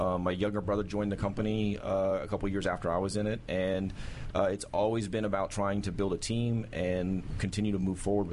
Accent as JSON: {"language": "English", "town": "Bethesda", "region": "Maryland", "country": "United States", "tie": "born there", "said": "I was a military brat. Was born here in Bethesda and moved around most of my life."}